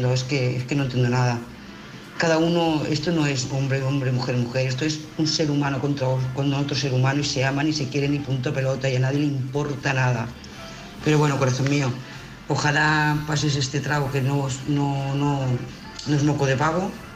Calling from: Lloret de Mar, Catalonia, Spain; de Lloret de Mar.

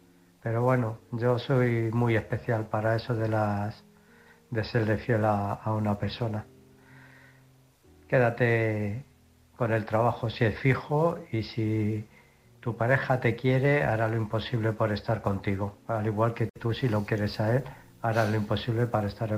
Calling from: Illescas, Castilla-La Mancha, Spain; Hola, buenas noches. … de Illescas.

